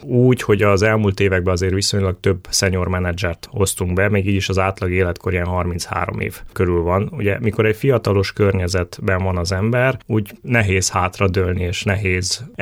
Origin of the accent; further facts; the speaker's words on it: Cluj-Napoca, Cluj County, Romania; én Kolozsváron nőttem fel, de nyaranta mindig falun voltam. Nyárát Karácsony falván voltam, ott voltak a nagyszülők